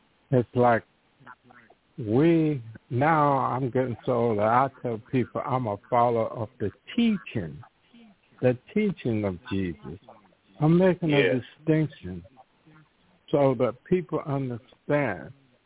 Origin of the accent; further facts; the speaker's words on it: the South, United States; growing up in the South, the supposedly Bible Belt, I saw how people treated each other